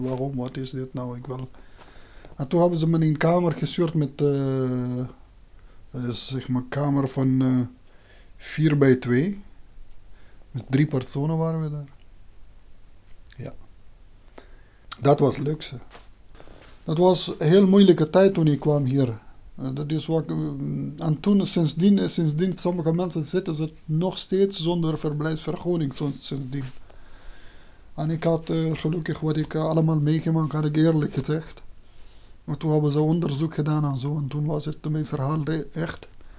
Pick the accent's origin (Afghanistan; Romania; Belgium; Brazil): Afghanistan; Dutch is a second language; moved away as an adult; now in Heerlen, Netherlands; ben 42 jaar. Oorspronkelijk kom ik uit Afghanistan. Sinds 8 augustus 1997 woon ik hier in Nederland. En sinds 1998 woon ik hier in Heerlen.